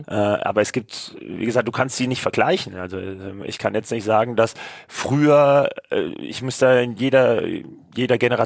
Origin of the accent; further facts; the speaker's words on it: Bavaria, Germany; Ja, ich bin ja aus Franken.